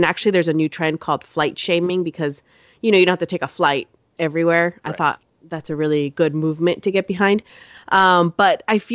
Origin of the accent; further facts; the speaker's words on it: Peru; I went with Peruvian people who are, we're from Peru.